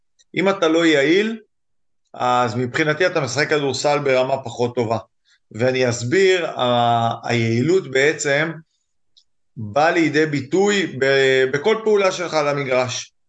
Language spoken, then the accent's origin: Hebrew; Northern District, Israel; גדלתי בגליל עליון, בקיבוץ, ואחרי זה באיזה מושבה, ההורים החליטו לעזוב את הקיבוץ